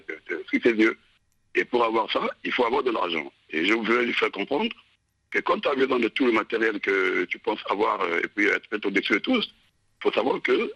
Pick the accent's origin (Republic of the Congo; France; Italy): Republic of the Congo; Brazzaville; now in Europe; moi, je suis congolais de Brazzaville, je suis ici en Europe, avant que je ne vienne plus, j'étais chez moi